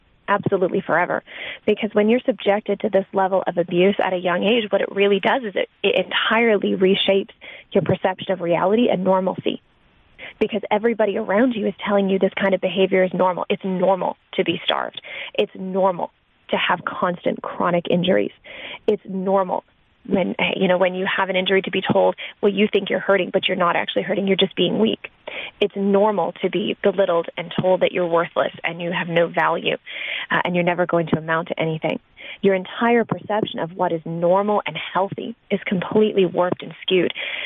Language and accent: English; Michigan, United States; So I grew up in Michigan, and one of the most prominent gyms in Michigan was a gym called Twistars.